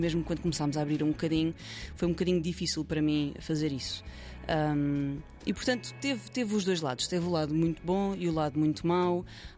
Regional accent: Lisbon, Portugal; cresci em Lisboa, portanto, não sei o que é sequer 3% da dificuldade que muitas pessoas passam neste país.

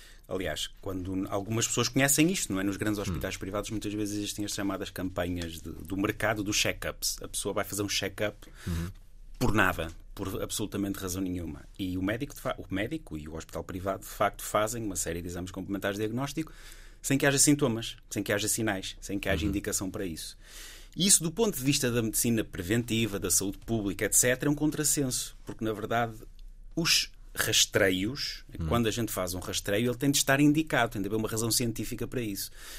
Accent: Gondomar, Porto, Portugal; Sou de Gondomar.

